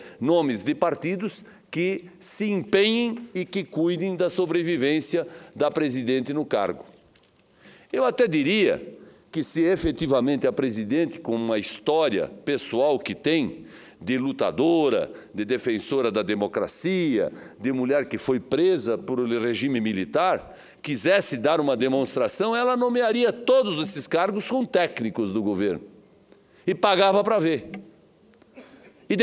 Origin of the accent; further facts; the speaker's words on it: Santa Catarina, Brazil; E como eu sou catarinense, obviamente que eu tenho notícias do meu estado sempre